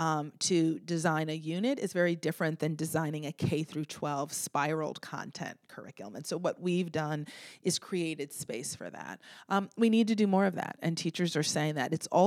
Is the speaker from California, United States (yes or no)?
no; Boston, Massachusetts, United States; keep in mind I'm from Boston